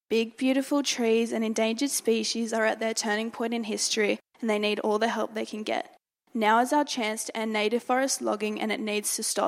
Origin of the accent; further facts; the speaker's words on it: Ulladulla, New South Wales, Australia; I'm 15 and I'm from Ulladulla. I'm currently in Year 9 at Ulladulla High School